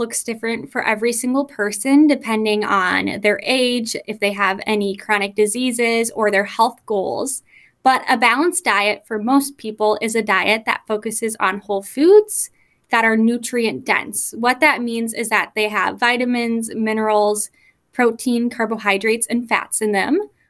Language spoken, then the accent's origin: English; Eau Claire, Wisconsin, United States; now in Fort Atkinson, United States; I am originally from Eau Claire, Wisconsin, but came down to the Fort Atkinson area once I started my dietetic internship.